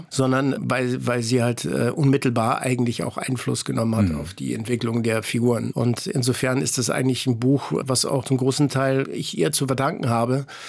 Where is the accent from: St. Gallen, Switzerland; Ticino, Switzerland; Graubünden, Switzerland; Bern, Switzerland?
Ticino, Switzerland; Also ich komme aus dem Tessin und dann hat man die Espresso-Tasse schon in die Wiege gelegt worden.